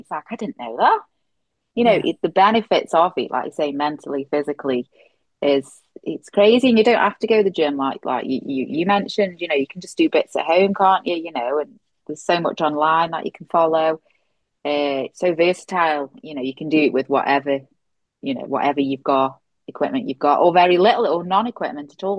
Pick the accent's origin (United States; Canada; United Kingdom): United Kingdom; Stoke-on-Trent, West Midlands; from Stoke on Trent.